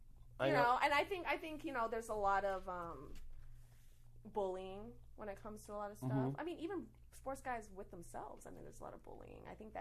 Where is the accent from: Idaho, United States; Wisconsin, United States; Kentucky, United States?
Wisconsin, United States; We're from Wisconsin